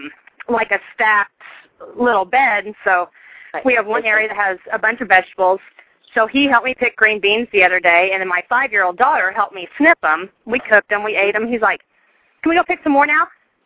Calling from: Indiana, United States; Hi, Mary Beth. … I'm from Indiana.

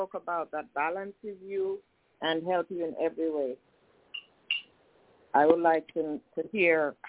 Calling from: Miami, Florida, United States; from Miami.

